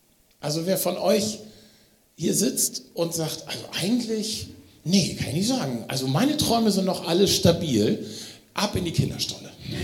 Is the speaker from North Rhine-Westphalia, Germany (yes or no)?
no; Schleswig-Holstein, Germany; ich komme aus Nordfriesland, ne?